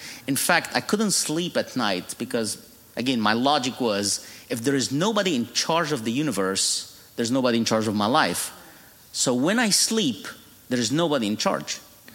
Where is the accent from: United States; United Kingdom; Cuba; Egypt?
Egypt; Cairo, Cairo Governorate; English is a second language; I was born and raised in Cairo, Egypt.